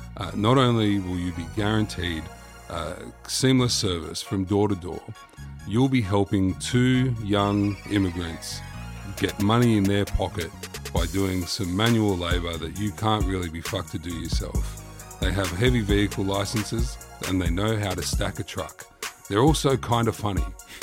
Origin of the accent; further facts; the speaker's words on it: Sydney, New South Wales, Australia; And I said, I'm from Sydney.